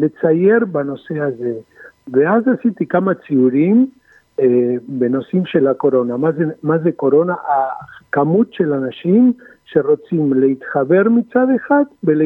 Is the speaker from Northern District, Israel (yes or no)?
no; Tel Aviv, Tel Aviv District, Israel; ואז היו כל מיני עניינים של אני כתל אביבי כחברה כביכול מבוססת